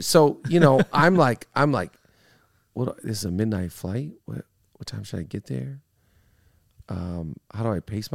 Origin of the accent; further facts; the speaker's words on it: United States; I you know, because American Airlines, I'm an American guy. I fly American.